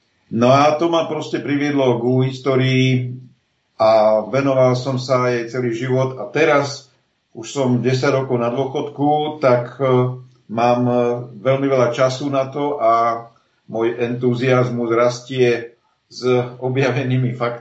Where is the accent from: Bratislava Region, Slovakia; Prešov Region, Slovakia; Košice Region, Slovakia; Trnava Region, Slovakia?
Košice Region, Slovakia; Dobšiná; Pochádzam z Dobšinej. Mnohí poznajú Dobšinskú ľadovú jaskyňu, tak nedaleko je mestečko, banické mestečko Dobšina.